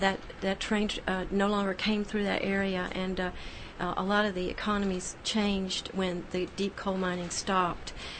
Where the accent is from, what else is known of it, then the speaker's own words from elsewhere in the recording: Tennessee, United States; Well, no, I am, actually. Remember, I'm from Middle Tennessee originally.